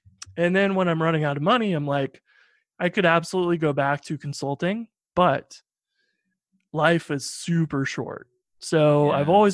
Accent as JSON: {"language": "English", "region": "Midwest", "country": "United States", "tie": "born or raised there", "lives_now": "New York City, United States", "said": "And I grew up in the Midwest and like no car in New York City was really weird."}